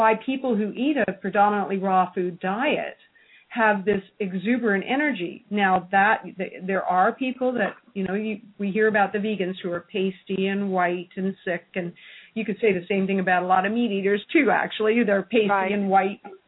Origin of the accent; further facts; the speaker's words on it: Canada; I mean, I came from Canada, cold weather in the winter.